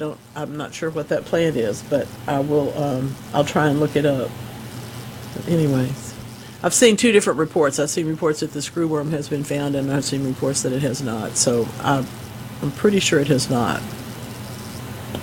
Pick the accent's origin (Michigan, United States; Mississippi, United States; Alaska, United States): Mississippi, United States; Gulfport; I grew up in Gulfport, you know, they were practically tall as the house, beautiful oleanders, big old things